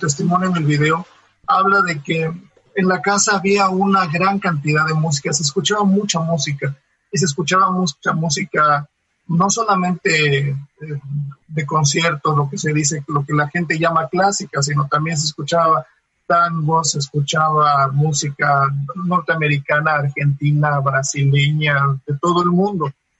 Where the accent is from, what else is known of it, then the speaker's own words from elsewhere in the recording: Mexico; also born or lived in Oaxaca / León / Querétaro / Mexico City; Yo viví en mi niñez en la provincia, en Oaxaca, en León y en Querétaro, y regresamos a vivir a la Ciudad de México en 1982 a la casa de mi abuelo.